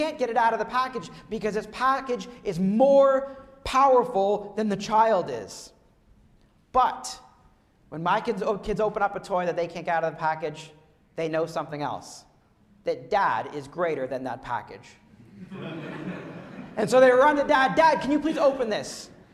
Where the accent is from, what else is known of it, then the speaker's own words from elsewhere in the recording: Ottawa, Ontario, Canada; I grew up in Ottawa. I can't count the number of times I've skated on that rink.